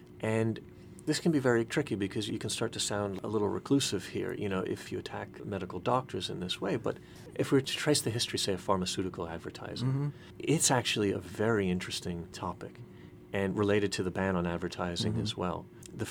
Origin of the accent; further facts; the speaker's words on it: United States; for myself as an American, I've grown up in a different understanding.